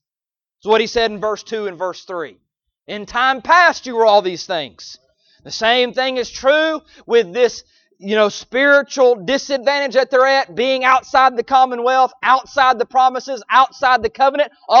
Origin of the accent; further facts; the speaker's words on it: Mississippi, United States; born there; as much as I love the South and thank God I was born in the South, I am not an American first. I am not a Mississippian first.